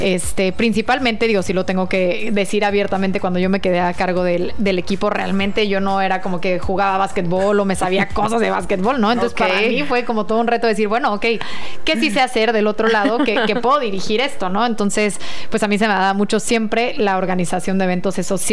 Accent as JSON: {"language": "Spanish", "region": "Mexico City", "country": "Mexico", "lives_now": "Tijuana, Mexico", "said": "De Ciudad de México."}